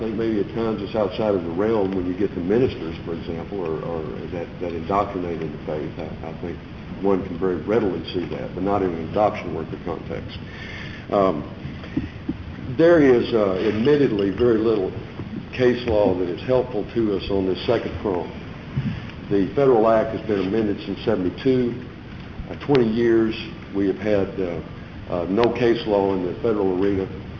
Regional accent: Dallas, Texas, United States; I'm from Dallas, Texas.

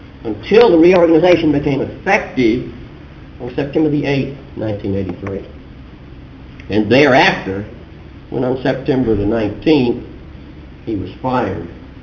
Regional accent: Dallas, Texas, United States; from Dallas, Texas.

